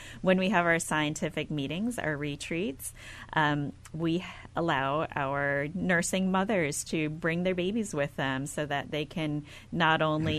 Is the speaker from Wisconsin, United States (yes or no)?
yes; Wisconsin, United States; I was born and raised in the Midwest, mm-hmm, outside of Milwaukee, Wisconsin.